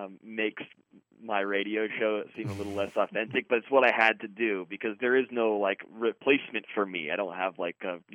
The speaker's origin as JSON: {"language": "English", "town": "Monterey", "region": "California", "country": "United States", "tie": "born or raised there", "lives_now": "Nashville, United States", "said": "I grew up in Central California in a place called Monterey."}